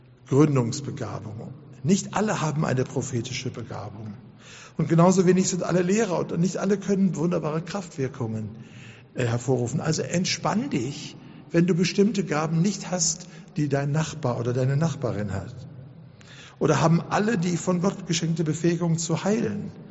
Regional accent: Duisburg, North Rhine-Westphalia, Germany; accent: Ruhr; ich komme ja aus Duisburg, nicht aus Duisburg, sondern aus Duisburg, ja, so heißt das richtig, wenn man jetzt mal in Ruhrgebietische verfällt.

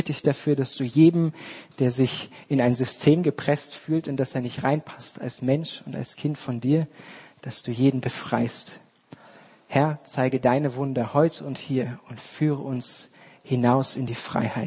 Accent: Germany; born there; Ich bin selbst in der DDR geboren

